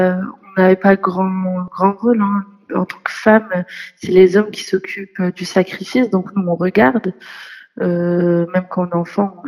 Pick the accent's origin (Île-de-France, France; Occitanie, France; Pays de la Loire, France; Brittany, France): Pays de la Loire, France; Nantes; j'ai 24 ans. Je suis originaire de la région de Nantes et je suis d'origine marocaine et je suis convertie au catholicisme depuis maintenant 5 ans.